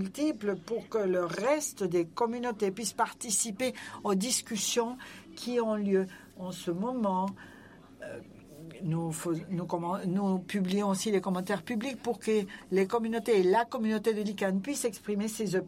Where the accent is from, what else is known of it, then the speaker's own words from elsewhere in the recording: China; French is a second language; Je viens de Chine.